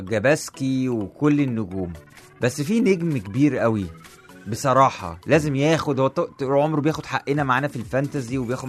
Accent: Upper Egypt, Egypt; اي محافظه عندنا في الصعيد تنظم ماتش

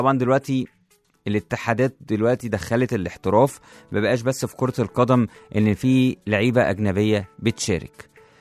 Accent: Egypt; احنا كمصريين من ورا النادي الاهلي ورا نادي بيراميدز ورا نادي المصري

